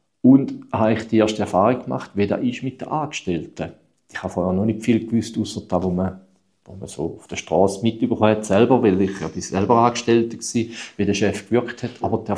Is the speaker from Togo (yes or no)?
no; Switzerland; Bei uns in der Schweiz